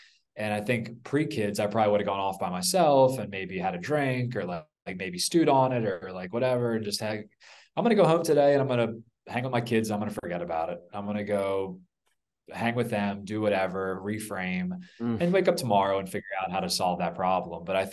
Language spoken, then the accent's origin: English; East Coast, United States; It's just part of my nature and also part of why I grew up on the East Coast of the US.